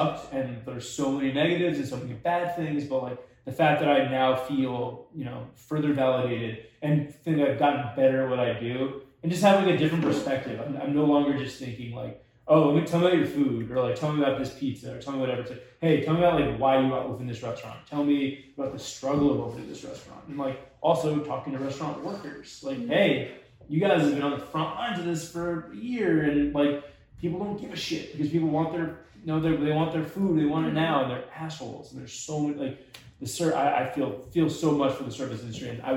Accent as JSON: {"language": "English", "region": "New Jersey", "country": "United States", "tie": "born or raised there", "also_born_or_lived": "New York City", "said": "I love New York. I was born here. Mm-hmm. I was raised in Jersey."}